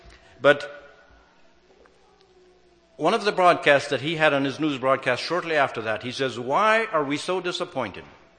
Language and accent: English; Rainier, Ontario, Canada; and I grew up in Rainier, Ontario.